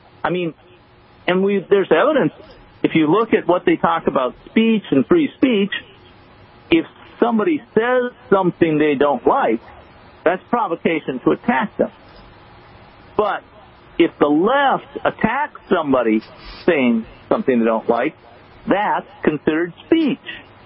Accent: Wisconsin, United States; But I followed that case pretty closely because it was in Wisconsin and I grew up in Wisconsin.

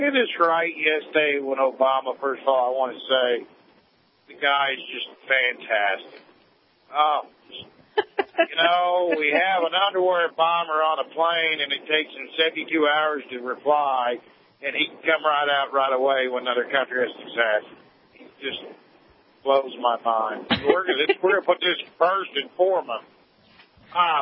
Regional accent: Appalachia, United States; I have no problem with that at all because I'm Appalachian American, so I like to tell people.

